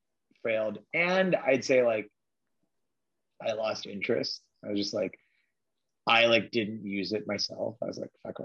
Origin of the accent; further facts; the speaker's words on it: Pittsburgh, Pennsylvania, United States; So like I grew up in Pittsburgh and like my aspiration for the longest time was being mayor of Pittsburgh.